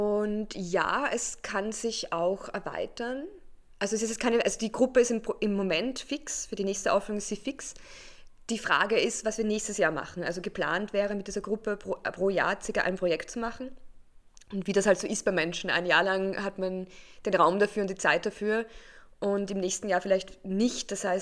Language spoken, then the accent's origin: German; Vienna, Austria; also born or lived in England; mein Hintergrund ist, ich bin in Wien geboren, wohne aber zum Großteil am Wolfgangsee, bin in Österreich aufgewachsen